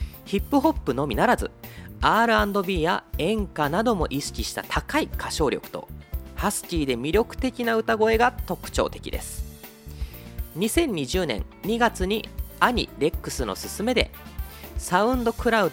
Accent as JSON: {"language": "Japanese", "region": "Kanagawa", "country": "Japan", "said": "私はね神奈川出身なので、雪がめちゃくちゃ積もったりっていうのはこっちもね経験がなかなかないんですよ。"}